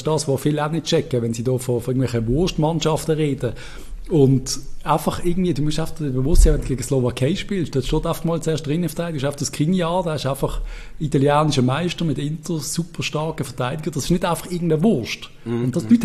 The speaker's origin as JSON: {"language": "German", "country": "Spain", "said": "Als Spanier, ja, das ist ja ganz klar."}